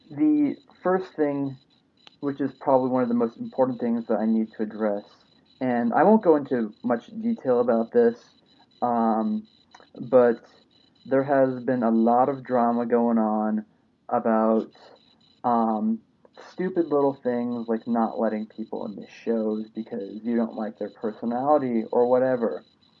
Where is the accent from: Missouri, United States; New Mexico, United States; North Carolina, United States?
New Mexico, United States; Albuquerque; I'm from Albuquerque originally. It is my hometown. I was born and raised there. I'm a native New Mexican